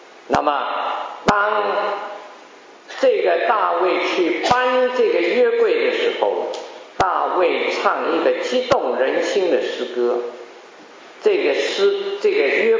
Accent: China; 我们中国人常常说，你心中如果没有主呢，那就是六神无主。

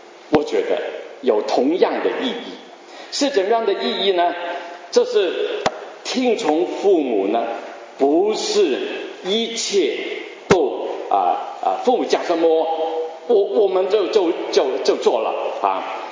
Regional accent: Guangdong, China; 我们广东人说白山啊

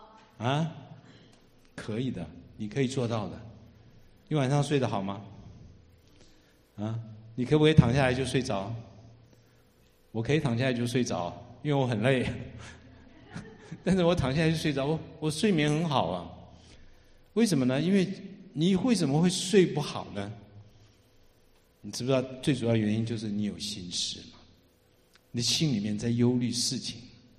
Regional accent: Taiwan; 那我从台湾来的，那我就订机票回去吧

